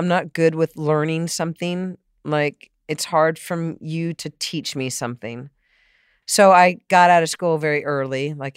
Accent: San Diego, California, United States; also born or lived in Boston; I grew up in San Diego. I was born in Boston, but I was only 1 year.

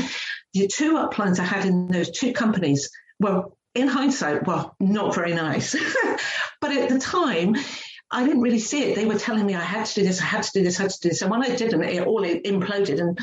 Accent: England, United Kingdom; I'm a real working class girl. That's how I grew up in England.

